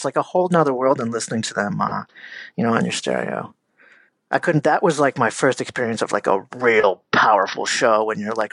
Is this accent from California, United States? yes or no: no; Easton, Pennsylvania, United States; I grew up in Easton, Pennsylvania.